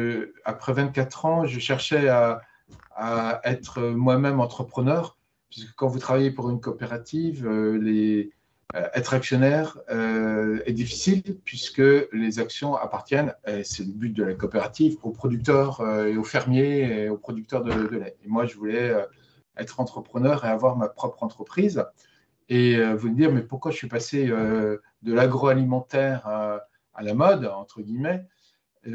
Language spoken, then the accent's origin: French; Normandy, France; Moi-même, je suis normand